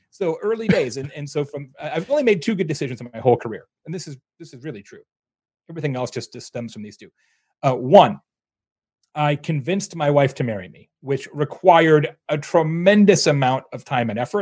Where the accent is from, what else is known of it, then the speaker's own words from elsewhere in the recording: Arizona, United States; now in Bloomington, United States; I'm from Arizona. Originally, I live in Bloomington, Indiana now.